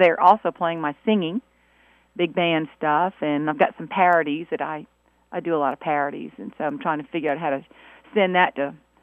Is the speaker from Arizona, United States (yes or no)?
no; South Carolina, United States; I grew up in the Low Country and then I also know how to speak Gullah. I was raised